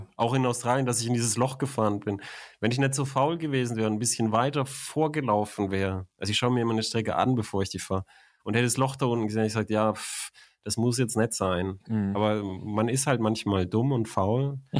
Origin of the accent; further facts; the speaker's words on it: Germany; Ja, das bin ich als Deutscher so gewohnt.